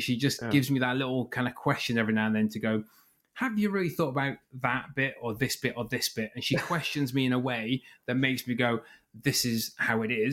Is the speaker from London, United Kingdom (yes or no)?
no; Aberdeen, Scotland, United Kingdom; I worked in the oil and gas industry, as you guys know, that was my job growing up in Aberdeen.